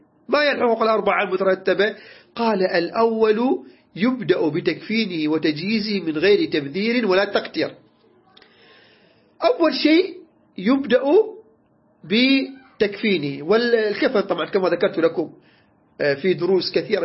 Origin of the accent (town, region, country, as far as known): Iraq